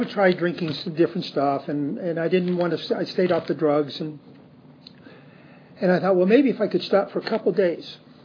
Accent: Venezuela; now in United States; I was born in the States, grew up in Venezuela.

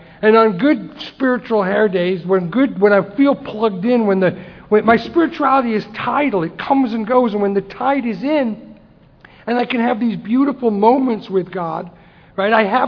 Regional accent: Las Vegas, Nevada, United States; So, I'm from Las Vegas. And I worked in the car business for a number of years, 14, 15 years.

